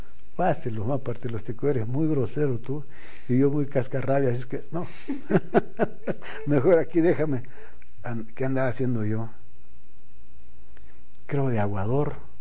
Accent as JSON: {"language": "Spanish", "town": "Guayameo", "region": "Guerrero", "country": "Mexico", "said": "Era de mi pueblo, de Guayameo."}